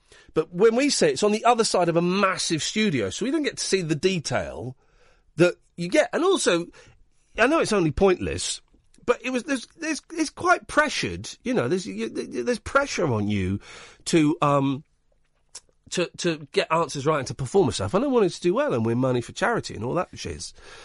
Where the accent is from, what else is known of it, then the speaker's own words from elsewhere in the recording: Slough, South East England, United Kingdom; that there were, you know, hundreds of when I grew up in Slough.